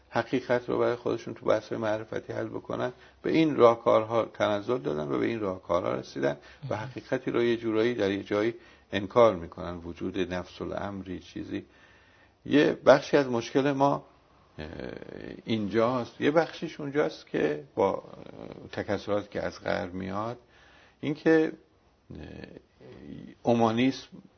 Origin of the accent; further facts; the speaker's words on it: Iran; باید ما به عنوان یک ایرانی این بوده مسئله رو هم